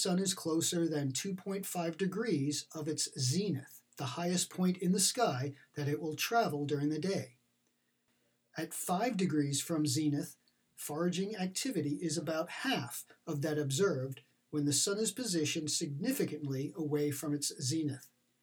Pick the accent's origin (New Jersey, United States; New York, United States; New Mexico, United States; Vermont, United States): Vermont, United States; Middlebury; The path of totality just happened to encompass my hometown of Middlebury, Vermont, where some of my bee yards are located.